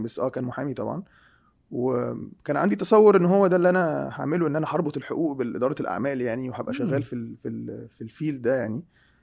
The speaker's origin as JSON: {"language": "Arabic", "country": "Egypt", "said": "نسبيا بالنسبه احنا عندنا في مصر ساعات بيسموها حاجات اوحش"}